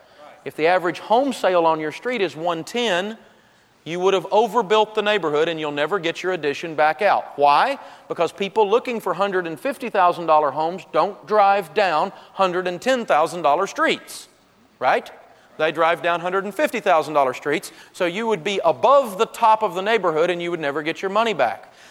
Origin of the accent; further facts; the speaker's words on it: Tennessee, United States; I'm from Tennessee.